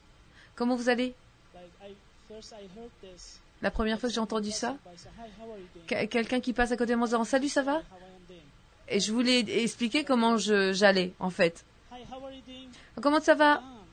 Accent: Istanbul, Turkey; Vous savez que je suis turque d'Istanbul.

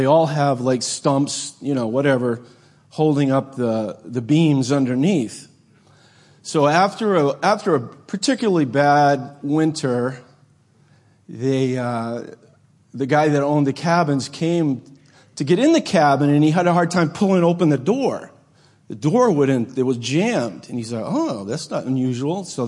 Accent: Maine, United States; I'm from Maine, up in the backwoods of Maine.

